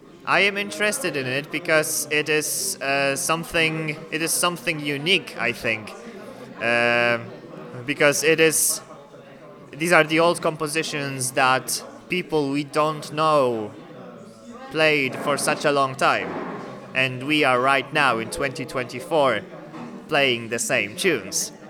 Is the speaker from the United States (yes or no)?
no; Świętokrzyskie Voivodeship, Poland; English is a second language; I come from Poland, from the lovely area of Holy Cross Mountains. They are the oldest mountains in Europe, and this is a very nice place to be from, I think.